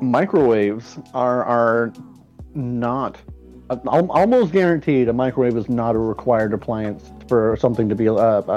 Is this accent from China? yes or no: no; Canada; because we're Canadian with the metric system